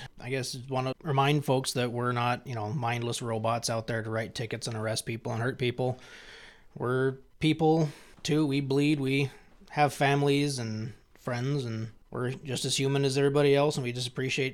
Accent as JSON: {"language": "English", "town": "Culbertson", "region": "Montana", "country": "United States", "lives_now": "Fairview, United States", "said": "I'm actually from Culbertson originally. Did my time with EMS and fire there. Was a deputy with the Roosevelt County Sheriff's Office, and then came to Fairview back in 2016."}